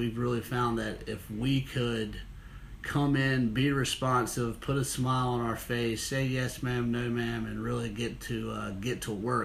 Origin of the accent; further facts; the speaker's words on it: Rock Hill, South Carolina, United States; Having grown up in York County, being the youngest of four boys, born and raised in Rock Hill, we've seen how much the area has grown